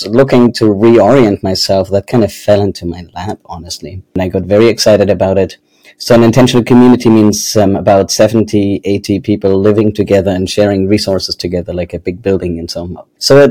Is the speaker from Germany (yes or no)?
yes; Germany; accent: German; English is a second language; moved away as an adult; now in United States; I did my PhD in Germany. So those who are wondering, my accent is German, though it has been fading the last few years. And then I moved to the US for a postdoc.